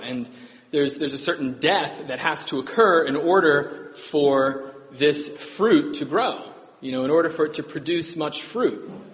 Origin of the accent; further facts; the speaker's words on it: Maryland, United States; I grew up in Montgomery County. And I figure many of you in Charles County probably know a lot more about this than I do.